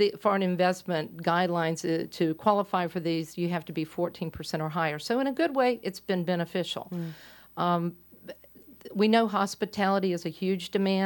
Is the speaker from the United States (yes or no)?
yes; Myrtle Beach, South Carolina, United States; I'm from Myrtle Beach area originally, so I've seen hospitality grow astronomically and maybe a little out of control.